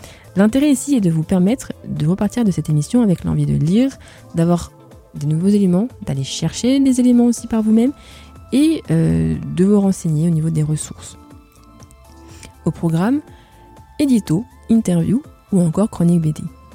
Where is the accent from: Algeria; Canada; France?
France; Rennes, Brittany; also born or lived in Meulan; je suis franco-ivoirienne. Donc je suis née à Meulan, près des Mureaux, et si je dois encore préciser, c'est en banlieue parisienne. Oui, la vanne est tentante parce qu'il est dans le 78, mais on va s'en passer. J'ai ensuite grandi à Rennes, ville antifa.